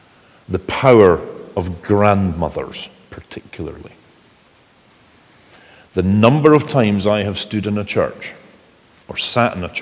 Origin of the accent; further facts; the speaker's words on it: Edinburgh, Scotland, United Kingdom; growing up in Edinburgh